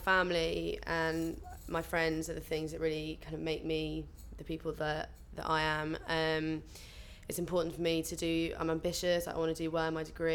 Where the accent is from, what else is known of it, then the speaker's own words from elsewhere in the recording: Harrow, London, United Kingdom; I was born in Harrow, and I lived there until I was about 7. Went to school in Pinner, and all my family's from around there.